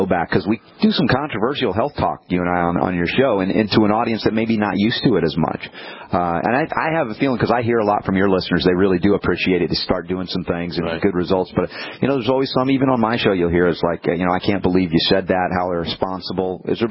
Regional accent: New York, United States; Now, at the time, you know, growing up in New York, the doctors, I was a medical family, they put me on baby formula.

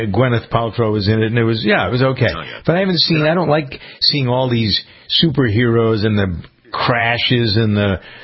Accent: Boston, Massachusetts, United States; wherever I go, and people find out I'm from Boston.

